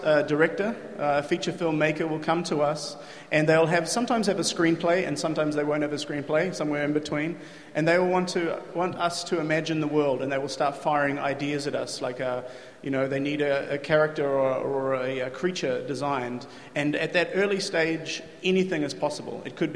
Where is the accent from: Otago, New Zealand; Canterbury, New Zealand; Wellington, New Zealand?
Wellington, New Zealand; I am from Wellington in New Zealand